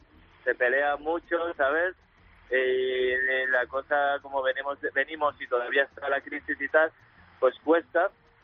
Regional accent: Alcudia de Crespins, Valencian Community, Spain; Yo soy de Valencia. Bueno, de Valencia. Un pueblecito que se llama Alcudia Crespí, pero sí, de provincia de Valencia.

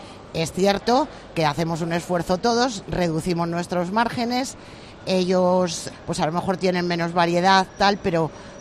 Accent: Community of Madrid, Spain; aparte que soy madrileña

